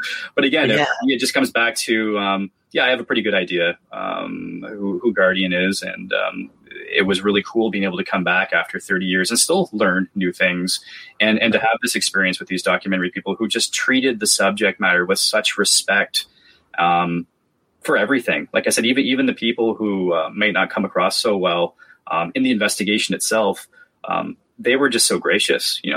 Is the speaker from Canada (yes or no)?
yes; Canada; I'm trying to be very polite, being very Canadian about it.